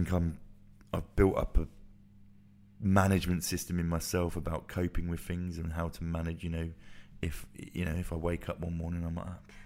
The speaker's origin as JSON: {"language": "English", "town": "Luton", "region": "East of England", "country": "United Kingdom", "tie": "born or raised there", "said": "when I was growing up in Luton, it was a time of the raves"}